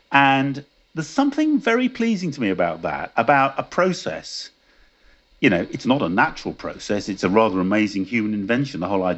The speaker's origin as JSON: {"language": "English", "country": "United Kingdom", "said": "I'm the chief executive of the New York Times Company. And as you can hear, I'm a Brit, or to be more exact, half British, half Irish."}